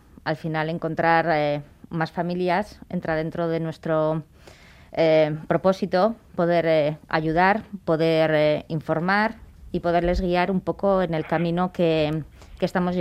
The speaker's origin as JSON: {"language": "Spanish", "country": "Spain", "said": "Nosotros somos 12 familias españolas las que estamos juntas"}